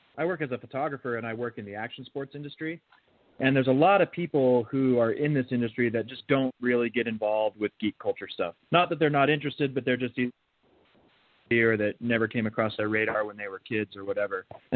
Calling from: Utah, United States; Hey, I'm calling from Utah.

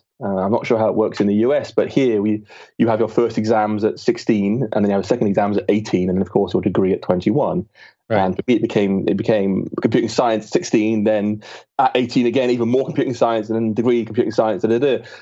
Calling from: Bath, South West England, United Kingdom; A small town in England called Bath.

